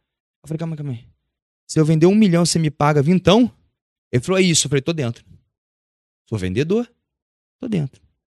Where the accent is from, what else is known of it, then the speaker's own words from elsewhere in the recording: São Gonçalo, Rio de Janeiro, Brazil; Eu sou de São Gonçalo, eu nasci numa comunidade do Rio de Janeiro, com pais abençoadíssimos que me deram valores lindos.